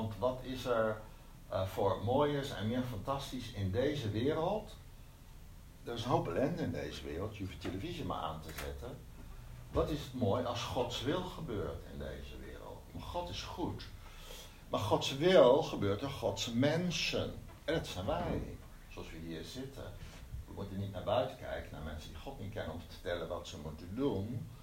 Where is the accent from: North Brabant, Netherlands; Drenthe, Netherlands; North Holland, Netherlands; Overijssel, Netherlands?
North Brabant, Netherlands; Eindhoven; ik kom zelf uit de Lichtstad, ik woon in Eindhoven. Daar ben ik lid van de gemeente, Evangelische gemeente de Lichtstad.